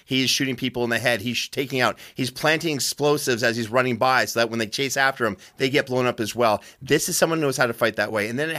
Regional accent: Canada; now in United States; are you somehow saying I'm lesser because of I'm a Canadian immigrant to this great country

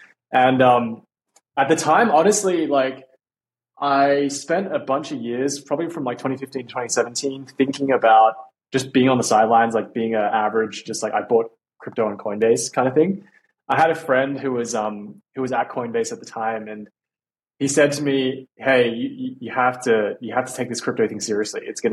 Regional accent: Australia; I'm from Australia, so I was in the mines.

